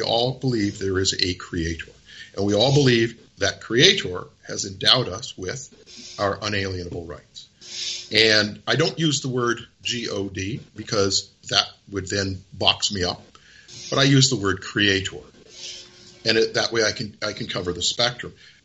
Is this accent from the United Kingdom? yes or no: no; Vancouver, British Columbia, Canada; I grew up born and raised in the Vancouver area. I grew up on a pair of snow skis and a pair of water skis.